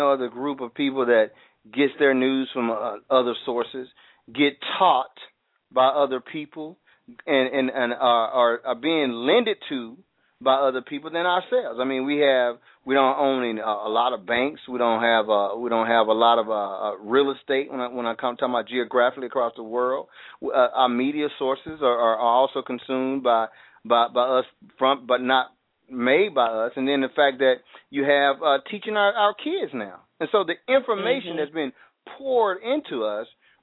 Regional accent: Alabama, United States; Now, of course, I am from Alabama, and I'm a diehard Roll Tide fan.

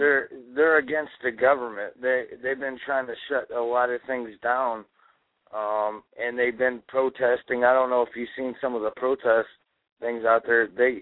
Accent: Lansing, Michigan, United States; I'm from Lansing, Michigan. I'm actually a producer up here in Lansing.

